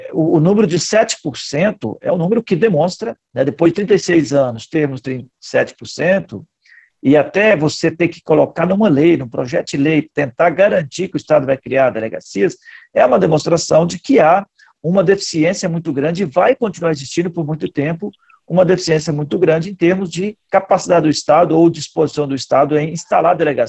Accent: Minas Gerais, Brazil; Eu sou de Minas Gerais, então posso falar da realidade de Minas Gerais.

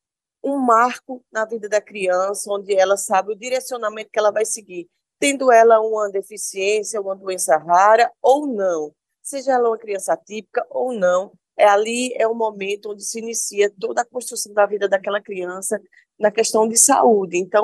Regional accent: Pernambuco, Brazil; nos municípios mais simples, que é o do qual eu faço parte, eu sou do Agreste do Estado de Pernambuco.

